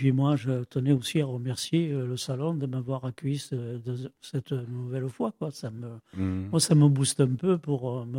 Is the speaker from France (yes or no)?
yes; Provence-Alpes-Côte d'Azur, France; je reviens le plus possible dans le Vaucluse, puisque c'est mon pays natal et il n'y a rien à faire.